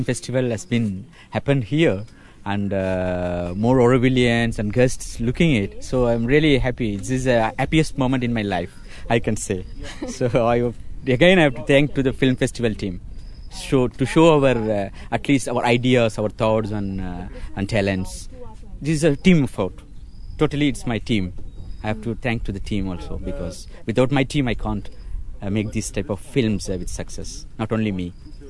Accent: Kuilapalayam, Tamil Nadu, India; English is a second language; I'm from Quilapalyam, and I live near New Creation.

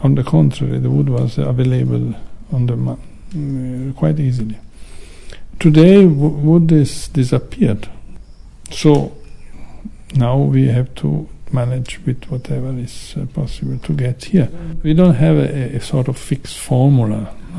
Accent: Italy; now in Auroville, India; I came in 1968 to Auroville with Gloria. We are coming from Italy, and from then we have started to make some construction.

